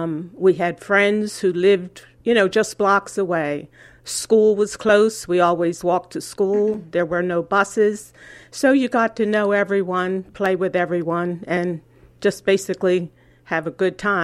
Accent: Ocean City, New Jersey, United States; Well, I grew up here on the West Side and noticed over the years that the Black population was dwindling year after year after year.

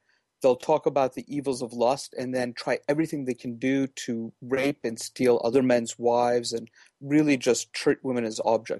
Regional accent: United States; And it really, as an American, it reminded me of the scene in Bambi where Bambi's mother gets shot.

